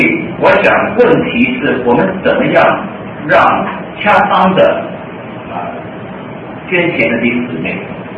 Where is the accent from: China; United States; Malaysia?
China; 为什么要拿你们美国人的钱我们中国人不是没有钱